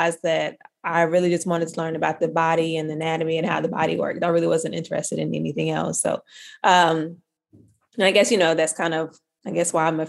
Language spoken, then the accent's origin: English; Little Rock, Arkansas, United States; I ended up transferring, to the university in my hometown, which is in Little Rock, University of Arkansas at Little Rock.